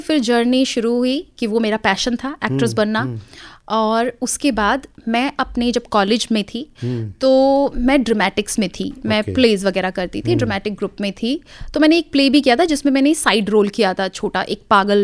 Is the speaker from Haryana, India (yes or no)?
no; Delhi, India; मेरा जन्म दिल्ली में हुआ क्योंकि मेरे फादर तब तक दिल्ली में शिफ्ट हो गए थे, और वहाँ से, हाँ, तो मैं दिल्ली में ही पली बड़ी हूँ, वहीं से मैंने पढ़ाई की है, और टोटल दिल्ली वाली लड़की हूँ मैं।